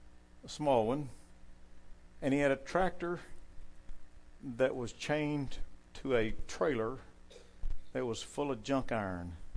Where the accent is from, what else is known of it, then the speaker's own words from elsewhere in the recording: De Leon, Texas, United States; In my hometown, the grand metropolis of DeLeon, Texas, population 2,000, not close to anywhere.